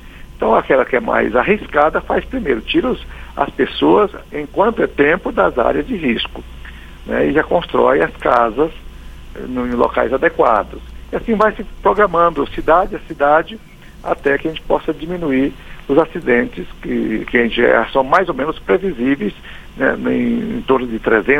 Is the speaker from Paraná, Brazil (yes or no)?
no; Rondônia, Brazil; eu sou de Rondônia, nós temos o maravilhoso Rio Madeira